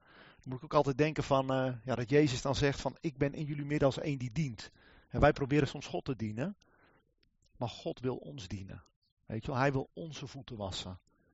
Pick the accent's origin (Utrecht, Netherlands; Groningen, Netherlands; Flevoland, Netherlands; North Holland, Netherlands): Utrecht, Netherlands; Bunschoten-Spakenburg; Ik ben hier samen met mijn vrouw Bettina. Wij komen oorspronkelijk uit Bunschoten-Spakenburg. Daar zijn we opgegroeid in de vishandel. Jullie kennen het misschien wel, Bunschoten-Spakenburg, vishandels en bakkers. Dus de eerste 25 jaar van ons leven zaten we in die vishandel.